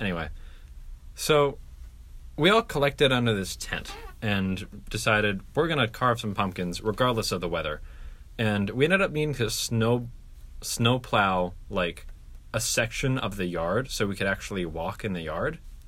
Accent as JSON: {"language": "English", "region": "Connecticut", "country": "United States", "said": "So I'm from Connecticut, and I remember back in 2011, Halloween was actually canceled in our state because..."}